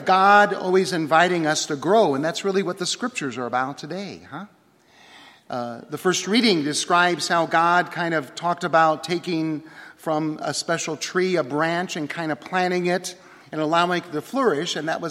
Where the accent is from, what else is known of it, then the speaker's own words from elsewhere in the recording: Tarnov, Nebraska, United States; My hometown parish is St. Michael in Tarnoff. It's a little village that's just a little bit smaller than the metropolitan area of Omaha. Population is about 98. It's a wonderful little village. I still have some family living there. I grew up on a farm.